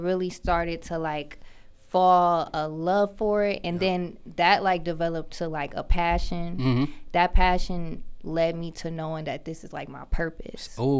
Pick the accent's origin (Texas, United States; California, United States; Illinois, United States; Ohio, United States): Ohio, United States; Cleveland; And I'm 28 and I'm from Cleveland, Ohio.